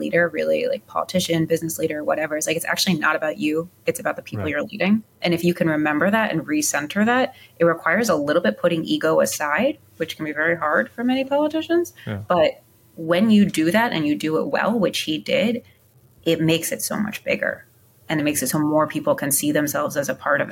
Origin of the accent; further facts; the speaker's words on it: New York, United States; I can picture what that looks like in my life as a New Yorker.